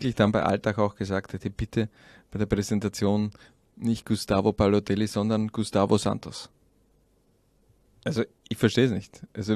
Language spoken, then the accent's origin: German; Styria, Austria; ich komme aus der Oststeiermark